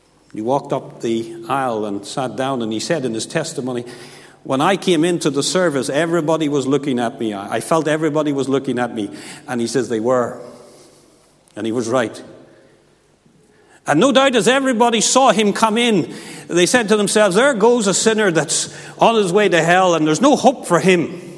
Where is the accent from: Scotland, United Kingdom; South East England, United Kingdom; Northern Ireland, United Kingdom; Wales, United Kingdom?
Northern Ireland, United Kingdom; Kilkeel; when I was a boy growing up in Kilkeel in the church